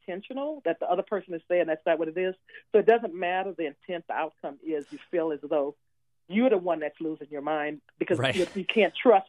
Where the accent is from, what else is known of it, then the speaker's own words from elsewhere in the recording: Louisiana, United States; moved away; when I was growing up in Louisiana and living there, the racism was really overt.